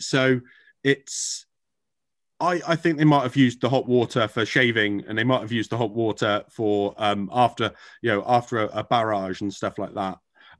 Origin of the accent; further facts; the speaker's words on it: United Kingdom; because we're British and we make tea.